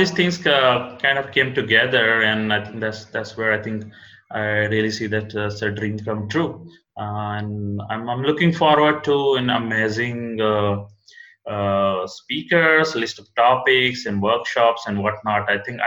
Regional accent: India; Second, you're getting it to India, that too in my hometown.

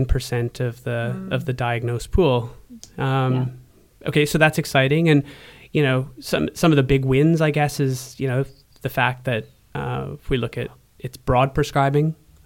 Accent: Canada; moved away as an adult; now in Australia; I'm Canadian, but I've lived in Australia for almost a decade or just over a decade.

